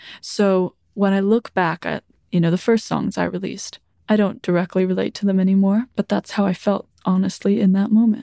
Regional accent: Iceland; I definitely had to romanticize a lot of things growing up in Iceland.

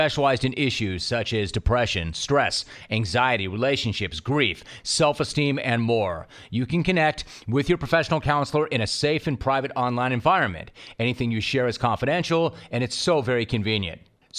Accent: Hidden Hills, California, United States; I grew up in Hidden Hills. I went to Calabasas High School.

